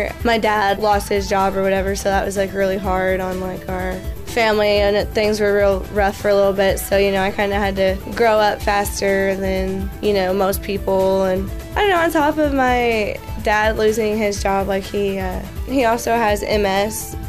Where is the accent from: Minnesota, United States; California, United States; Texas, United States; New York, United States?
Texas, United States; Princeton; I grew up in Princeton, small town. Like, Princeton was a really big basketball school.